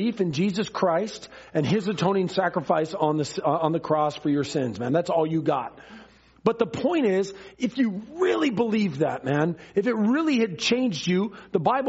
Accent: Ballard, Washington, United States; My mom and dad got divorced when I was 3 years old, and so it was just me, mom, and my brother growing up in Ballard.

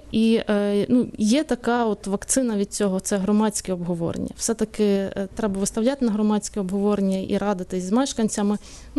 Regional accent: Lviv, Lviv Oblast, Ukraine; я сама зі Львова.

